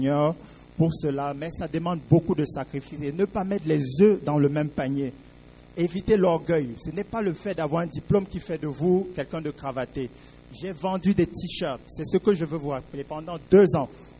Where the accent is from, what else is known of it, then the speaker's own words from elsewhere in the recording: Cameroon; now in Benin; J'ai commencé à vendre des t-shirts au marché central de mon pays, au Cameroun. Maintenant, je suis béninois, par la grâce de Dieu, puisque j'ai pris une béninoise